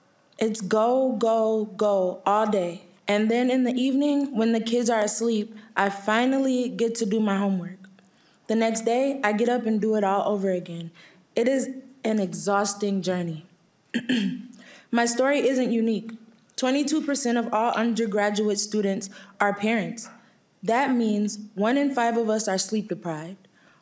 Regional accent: Minneapolis, Minnesota, United States; I am a first-generation college student, born and raised in Minneapolis and currently a student at Minneapolis Community Technical College.

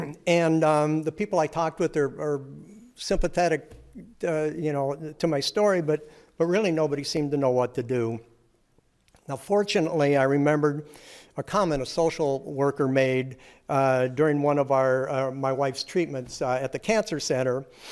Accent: Lakeville, Minnesota, United States; I'm from Lakeville. I'm a lifelong Minnesotan.

